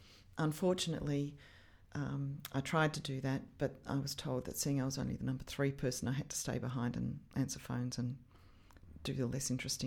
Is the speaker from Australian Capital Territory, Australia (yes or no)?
yes; Canberra, Australian Capital Territory, Australia; And because I was from Canberra, I was pretty forthright.